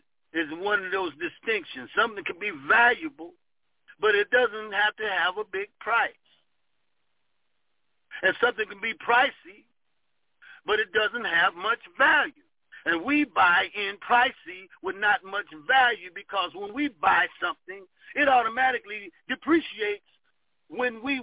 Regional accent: Ohio, United States; moved away; But put it on his, because I'm from Ohio, we have tree lawns.

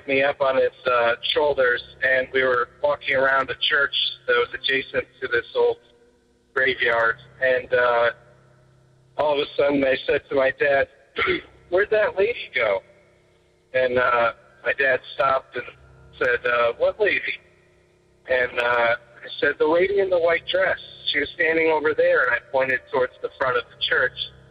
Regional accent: West Greenwich, Rhode Island, United States; one day my dad took me, like, once again as a little toddler, to one of the historic graveyards in my hometown of West Greenwich.

